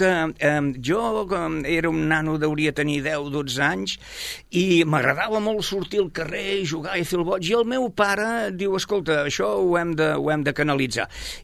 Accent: Sabadell, Catalonia, Spain; born there; Jo vaig néixer aquí a Sabadell

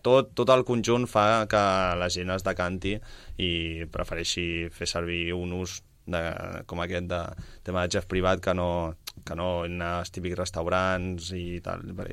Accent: Sabadell, Catalonia, Spain; aquí a Sabadell, que és la meva ciutat natal

